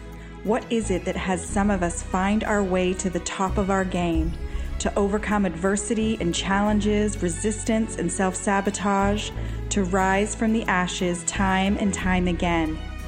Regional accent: Canada; Do we say Coles notes in the US? We do in Canada.

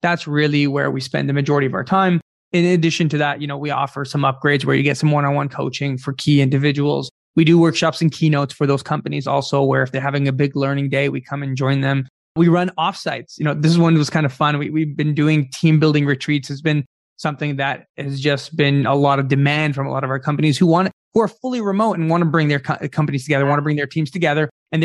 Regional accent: Ottawa, Ontario, Canada; we grew up in Vanier of Ottawa. So, I mean, coming as newcomers to Canada, we were in low-income housing.

